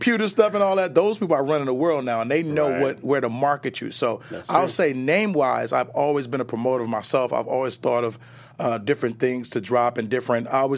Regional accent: Chicago, Illinois, United States; born there; I was born in Chicago, man.

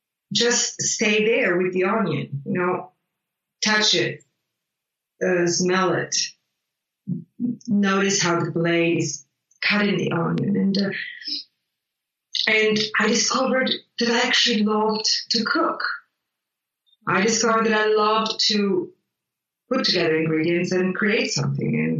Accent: Italy; And I grew up in Italy, where cooking is a big part of life, and not just for nutrition purposes, but it's really a big part.

